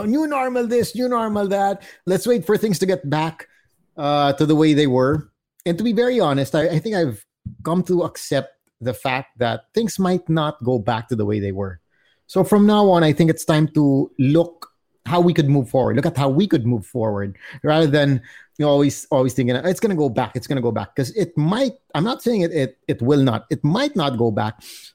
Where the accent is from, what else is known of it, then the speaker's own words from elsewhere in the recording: Philippines; Well, I actually, based on my experience, growing up as an Indian in the Philippines wasn't exactly the easiest thing